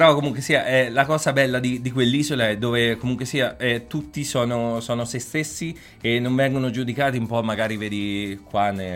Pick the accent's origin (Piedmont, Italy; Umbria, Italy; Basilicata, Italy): Umbria, Italy; Perugia; noi siamo di Perugia